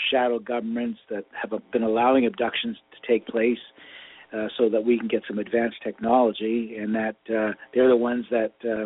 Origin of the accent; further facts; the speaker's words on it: Canada; When I was growing up in Canada, they were Cole's Notes.